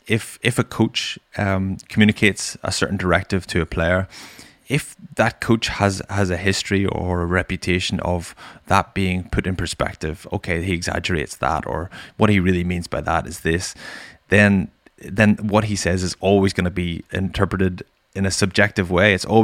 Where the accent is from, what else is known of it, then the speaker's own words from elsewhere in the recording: Ireland; I'm a rugby player, I'm an Irish rugby player, I'm an international